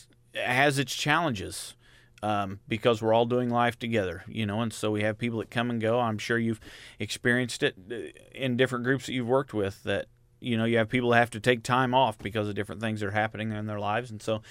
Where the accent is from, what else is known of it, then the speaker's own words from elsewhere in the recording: Mount Zion, Illinois, United States; Well, I've always been in the Decatur area. I grew up in Mount Zion, went through the Mount Zion schools